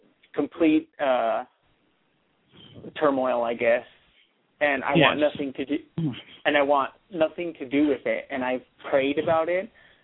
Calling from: New Mexico, United States; I'm calling from New Mexico.

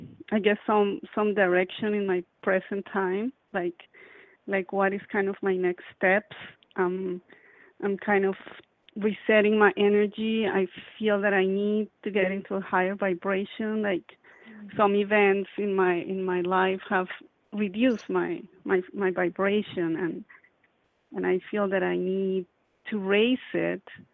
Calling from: Florida, United States; I'm calling from Florida. Yes.

